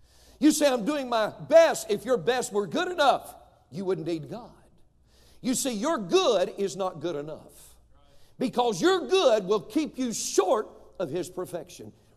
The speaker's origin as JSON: {"language": "English", "region": "North Carolina", "country": "United States", "said": "I'm from North Carolina. We would say they were as crooked as a dog's hind leg."}